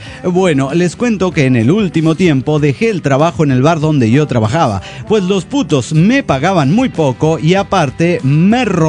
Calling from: León, Guanajuato, Mexico; de León, Guanajuato, México.

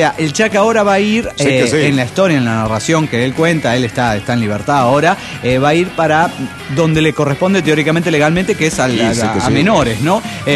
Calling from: Guadalajara, Jalisco, Mexico; de Guadalajara, Jalisco, México.

